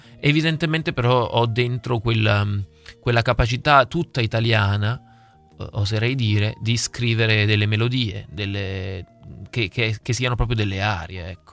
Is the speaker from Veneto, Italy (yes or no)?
no; Salerno, Campania, Italy; io in realtà sono salernitano, ho origini miste salernitano-lucane